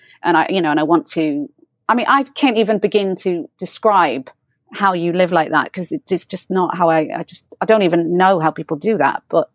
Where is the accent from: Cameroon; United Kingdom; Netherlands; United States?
United Kingdom; England; born there; first language Hiberno English; I'm mixed, because I was born in England. My father was English, my mother's from rural Ireland. So I'm in that way, but I'm very influenced by the Irish language, and because that's my mother tongue, right?